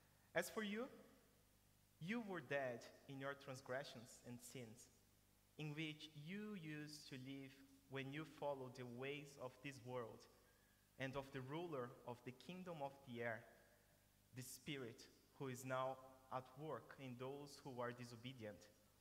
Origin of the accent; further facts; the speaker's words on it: Brazil; Some of you know that I'm from Brazil, and on my primary school, I went to public school